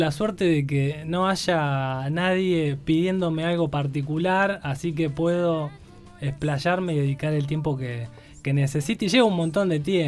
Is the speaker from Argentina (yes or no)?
yes; Buenos Aires, Argentina; born there; now in El Bolsón, Argentina; Yo nací en Buenos Aires.